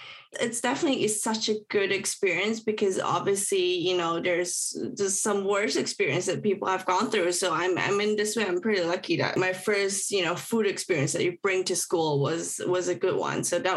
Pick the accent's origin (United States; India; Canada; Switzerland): Switzerland; So I like grew up in Switzerland and I spent there like 10 years of my life. Growing up in Switzerland as an immigrant is the same as everyone else, you know, growing up in a foreign country.